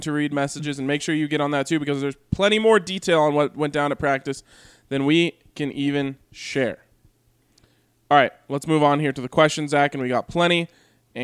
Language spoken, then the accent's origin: English; Minneapolis, Minnesota, United States; born there; Even though I was born in Minneapolis, as a kid, my heart was in Denver.